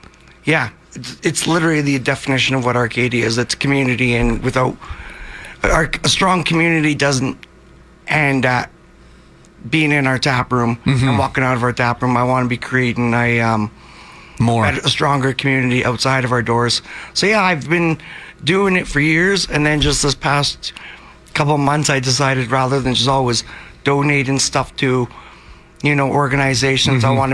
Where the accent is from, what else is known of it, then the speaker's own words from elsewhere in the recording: Ireland; I'm Irish. It's just, it's just in our blood to be helping. I was just back home there in January